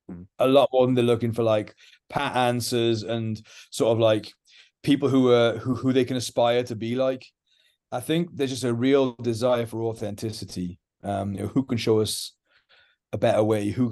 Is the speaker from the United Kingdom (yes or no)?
yes; Wales, United Kingdom; I'm a very emotional person as a Welshman.